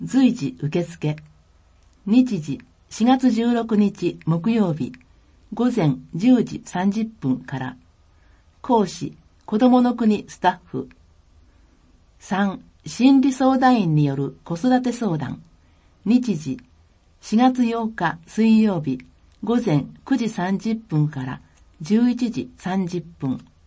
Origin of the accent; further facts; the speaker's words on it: New Zealand; Japanese is a second language; now in Japan; 私の母国ニュージーランドでは、子どもたちは幼い頃から先住民族の言葉である